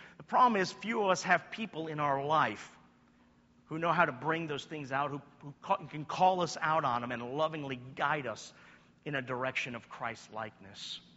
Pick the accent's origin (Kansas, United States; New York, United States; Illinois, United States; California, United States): New York, United States; I'm from New York, so I have a right to be rude, you know?